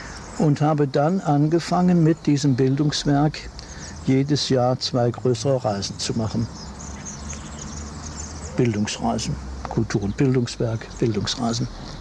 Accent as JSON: {"language": "German", "town": "Cologne", "region": "North Rhine-Westphalia", "country": "Germany", "tie": "born or raised there", "said": "Ich habe als Kind in Nippes, Köln-Nippes, nur ein einziges Auto kennengelernt."}